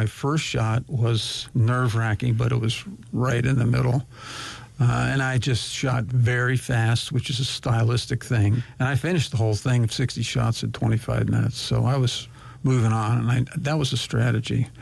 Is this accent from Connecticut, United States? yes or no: yes; North Haven, Connecticut, United States; I wouldn't say it was rural, but I grew up in North Haven, Connecticut.